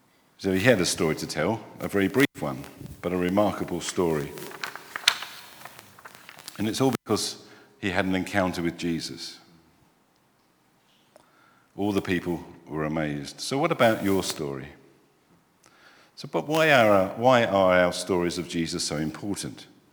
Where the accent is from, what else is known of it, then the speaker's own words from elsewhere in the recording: London, United Kingdom; I was brought up in London. I suppose with all these little dates, you can probably work out my age, so there you go. I was born quite a long time ago.